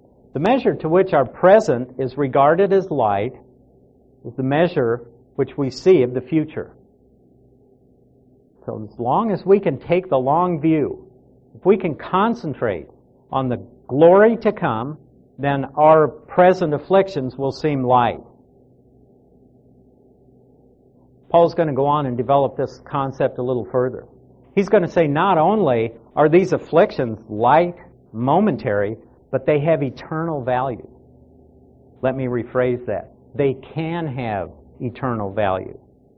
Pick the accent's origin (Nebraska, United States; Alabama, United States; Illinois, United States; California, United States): Nebraska, United States; Lincoln; Most of you know I grew up in Lincoln, Nebraska.